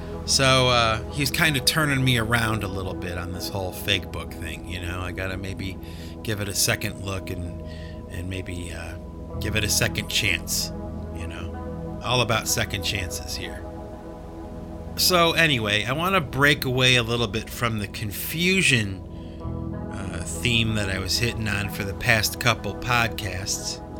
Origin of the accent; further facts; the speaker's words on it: United States; Okay, and I'm from America, and I speak English, and I can speak some Spanish